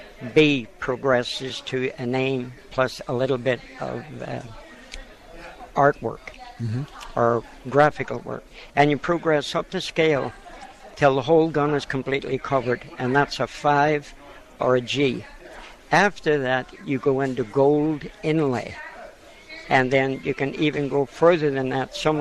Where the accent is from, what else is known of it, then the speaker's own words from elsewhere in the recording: Ireland; I come from Ireland.